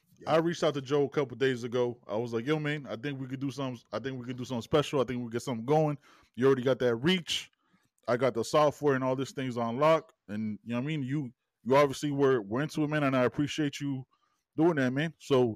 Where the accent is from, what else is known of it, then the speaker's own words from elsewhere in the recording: Panama; English is a second language; now in United States; When I came to this country from Panama, I always tell everybody, like, I learned how to speak English listening and watching the Canes.